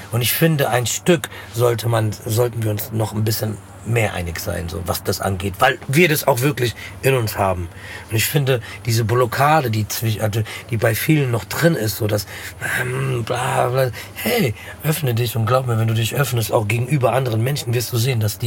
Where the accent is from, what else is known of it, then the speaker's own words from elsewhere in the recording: Frankfurt, Hesse, Germany; ich sag ja, ich bin Frankfurter jetzt halt einfach, ne? Ich bin kein, ich sag das eher, als dass ich sage, dass ich Deutscher bin. Ich bin einfach Frankfurter.